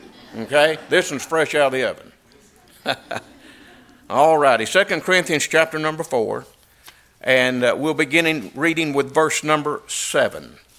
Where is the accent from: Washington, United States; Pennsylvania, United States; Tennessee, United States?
Tennessee, United States; Maynardville; And when they introduced me, they mentioned that I was from Maynardville.